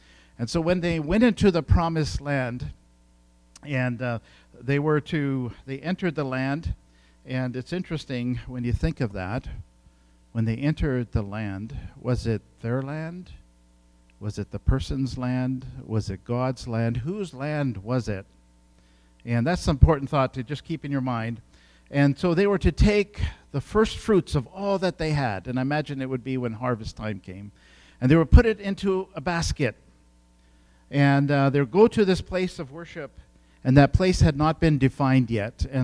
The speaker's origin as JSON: {"language": "English", "country": "India", "tie": "born or raised there", "said": "when I grew up in India, one of the things that I always waited for was a letter from home. You know, and that was a place of thankfulness. Like, okay, so my parents still know. I was in a boarding in northern India"}